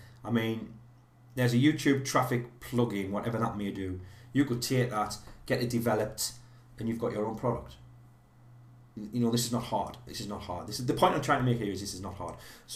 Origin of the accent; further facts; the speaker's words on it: North East England, United Kingdom; John's asking, is my accent Scottish? No, but it's very close. I'm about 100 miles away from Scotland, something like that, from the Scottish border, northeast of England.